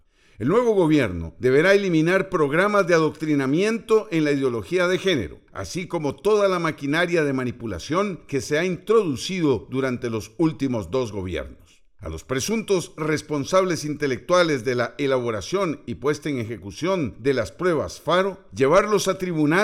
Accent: Costa Rica; podemos decir con orgullo que somos costarricenses.

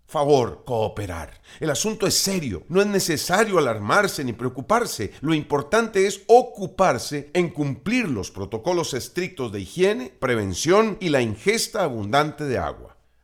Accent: Costa Rica; Hoy más que nunca, estamos llamados a la solidaridad y la responsabilidad como costarricenses de enfrentar esta dura prueba en una labor de equipo.

